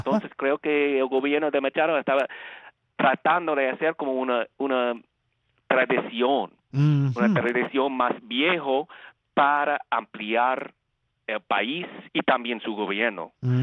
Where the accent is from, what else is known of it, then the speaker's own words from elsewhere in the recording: United States; accent: American; Spanish is a second language; Y lo siento por mi pronunciación, que tengo un acento poco raro, poco quiteño, poco español, poco cubano y 100% gringo